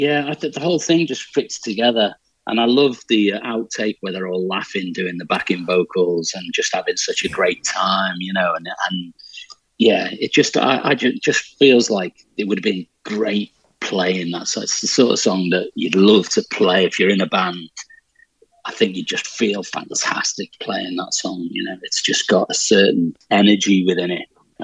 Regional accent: Liverpool, North West England, United Kingdom; accent: Scouse; you're from Liverpool, you sound like … And so I think my accent must be like … accents. But it's not really a modern Scouse accent.

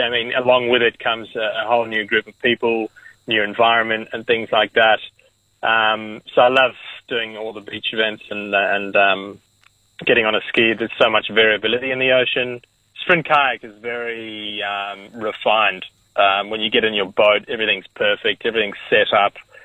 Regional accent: South Africa; now in Perth, Australia; Well, I grew up in South Africa. I moved over to Perth 8 years ago now.

